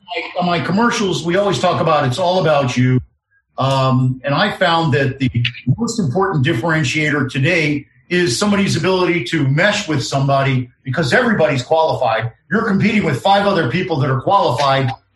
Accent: Englewood Cliffs, New Jersey, United States; now in Miami, United States; all looking to move in the pipeline from the Northeast to Miami again, which is where I came from. I came from Englewood Cliffs, New Jersey, for crying out loud.

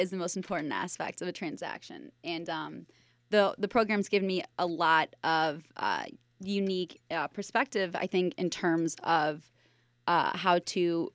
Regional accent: St. Louis, Missouri, United States; Okay, so my background is I grew up in St. Louis.

